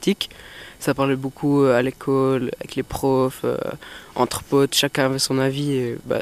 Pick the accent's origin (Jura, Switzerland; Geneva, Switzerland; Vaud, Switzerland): Jura, Switzerland; Moutier; Moi, je viens de Moutier.